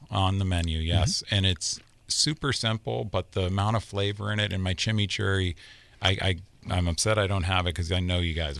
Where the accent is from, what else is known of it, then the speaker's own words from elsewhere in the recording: Cape Cod, Massachusetts, United States; I'm from the Northeast, you know. It's, you know, there's no diversity really where I grew up. I grew up on Cape Cod. It was a bunch of fishermen, you know.